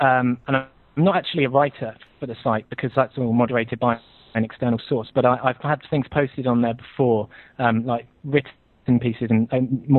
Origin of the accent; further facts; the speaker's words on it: United Kingdom; Well, I'm actually a student from the UK, obviously, by my accent.